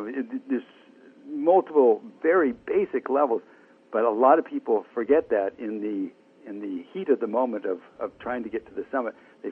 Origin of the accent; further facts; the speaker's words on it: Alaska, United States; my my hometown mountain in right in Alaska, Denali